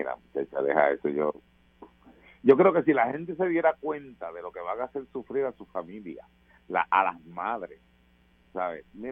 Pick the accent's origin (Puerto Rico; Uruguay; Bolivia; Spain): Puerto Rico; Bayamón; born there; Yo soy nacido en Bayamón, pues, por herencia soy vaquero.